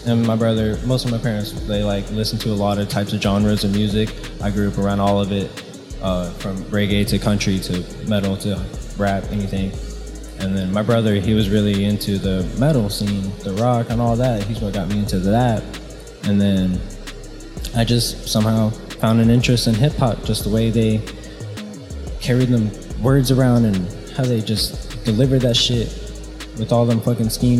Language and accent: English; Plant City, Florida, United States; now in Tampa, United States; I am. We're both from Plant City.